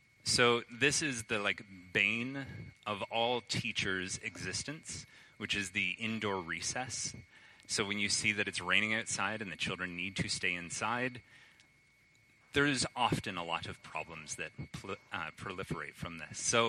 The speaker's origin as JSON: {"language": "English", "country": "Canada", "lives_now": "Germany", "said": "I'm originally from Canada. I'm currently teaching in Germany, moving to Belgium in a month."}